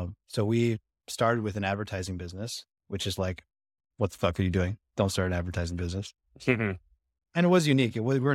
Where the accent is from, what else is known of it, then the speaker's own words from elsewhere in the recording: Canada; Basically we're coming from Canada.